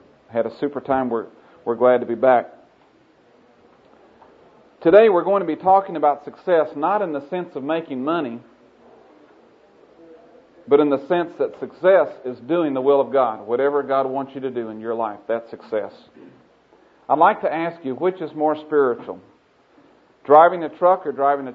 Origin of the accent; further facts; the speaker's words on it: Oklahoma City, Oklahoma, United States; I'm a businessman from Oklahoma City.